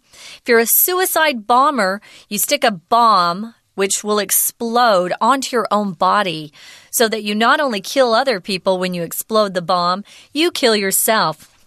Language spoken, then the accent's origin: English; Arizona, United States; I'm from Arizona, but I've never heard of it.